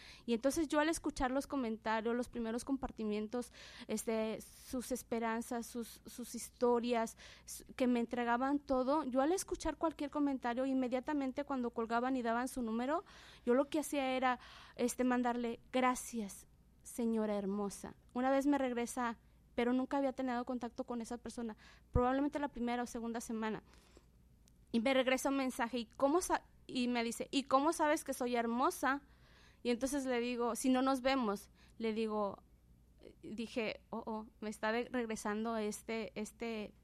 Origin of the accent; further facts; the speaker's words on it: Mexico City, Mexico; born there; yo nací en el DF, soy única hija